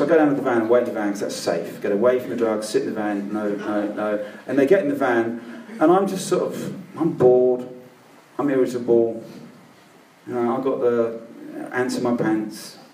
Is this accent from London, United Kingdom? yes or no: yes; Hampstead, London, United Kingdom; born there; I was born in Hampstead.